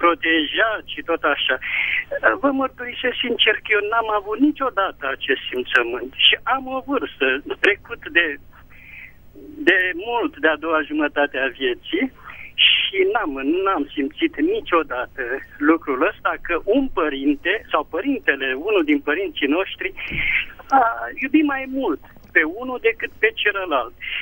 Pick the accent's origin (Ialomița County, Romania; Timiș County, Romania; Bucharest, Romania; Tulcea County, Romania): Ialomița County, Romania; și sunt din Ialomița.